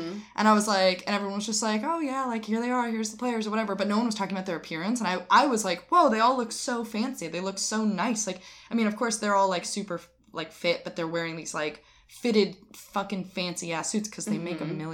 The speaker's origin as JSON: {"language": "English", "town": "Springfield", "region": "Massachusetts", "country": "United States", "said": "I'm from Springfield, which is where basketball was invented by James Naismith."}